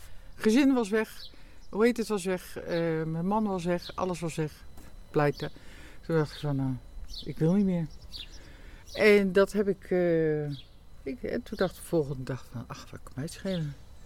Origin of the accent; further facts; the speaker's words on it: Rotterdam, South Holland, Netherlands; Ik kan lekker ruzie maken als Rotterdammer.